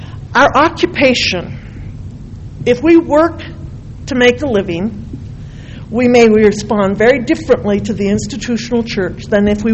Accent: Utah, United States; and I thought about my growing up in Carbon County in Utah, which is only 20% Mormon

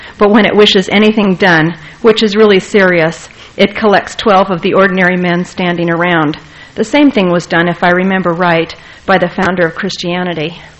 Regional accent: Chicago, Illinois, United States; I'm a Chicagoan. You know, I'm not an English, Danish, Mormon. I'm not any of those three things. First, I'm raised in Chicago. I'm a Chicagoan

